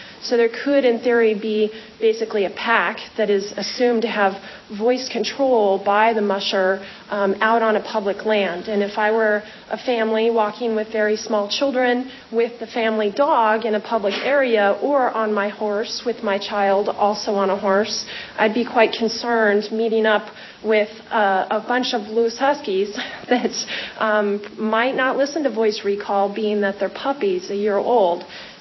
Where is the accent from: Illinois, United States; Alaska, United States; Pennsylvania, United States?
Alaska, United States; Petersville; I was raised in Petersville in the Upper Susitna Valley, And I am a veterinarian currently working in this area